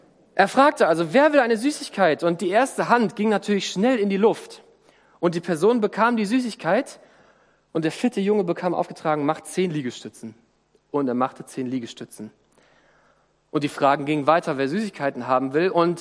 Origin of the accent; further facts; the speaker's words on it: Northern Germany, Germany; Ich bin im Norden Deutschlands aufgewachsen